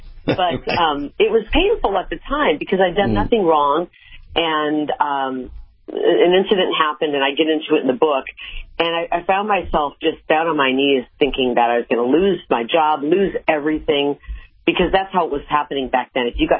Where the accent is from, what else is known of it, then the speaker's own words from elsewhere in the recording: Midwest, United States; I grew up in the Midwest, and we went to Sunday school every Sunday, and you know, we're just raised with God in our lives.